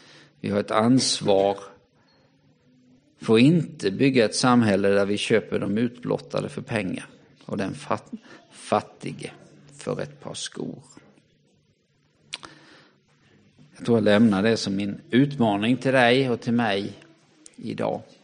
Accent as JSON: {"language": "Swedish", "country": "Sweden", "said": "de nya utmaningar som kommer till mig som svensk, som människa"}